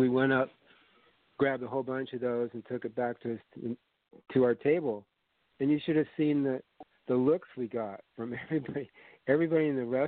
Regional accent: Latvia; first language Latvian; English is a second language; It's my native country. My parents are both Latvian. I grew up speaking that as my first language. So I've been back there about 5 times.

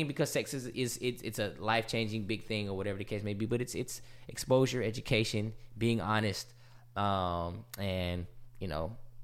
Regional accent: California, United States; You know, I'm from California.

